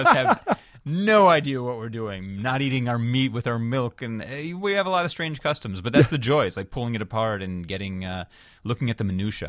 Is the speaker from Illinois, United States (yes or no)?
yes; Evanston, Illinois, United States; It came from growing up and having nothing to do. I grew up here in Evanston.